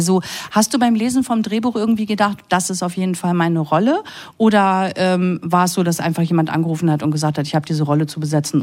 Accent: North Rhine-Westphalia, Germany; Meine Heimat.

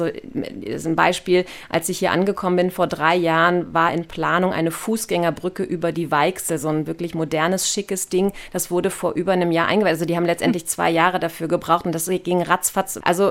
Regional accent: Neuruppin, Brandenburg, Germany; ich bin ja aus Neuruppin, das ist einfach eine total tolle Stadt.

